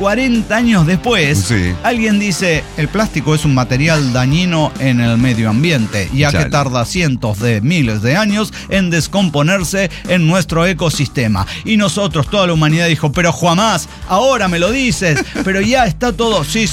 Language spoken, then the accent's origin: Spanish; Guanajuato, Mexico; soy de Guanajuato.